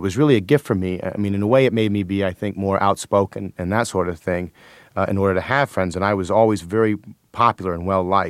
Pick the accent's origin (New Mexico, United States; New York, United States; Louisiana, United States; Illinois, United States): Illinois, United States; Buffalo Grove; also born or lived in Minnesota; I lived in Minnesota for 1 month, and I was raised in Buffalo Grove, which is sort of a middle-class suburb in Illin